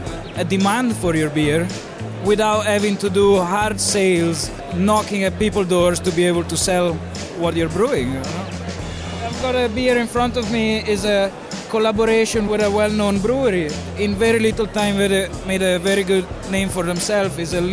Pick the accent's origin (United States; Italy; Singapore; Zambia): Italy; I'm from Italy.